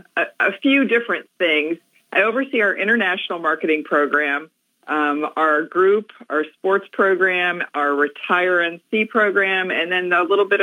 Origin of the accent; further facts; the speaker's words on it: Ohio, United States; now in Outer Banks, United States; And so I am originally from Ohio, as are most people, right?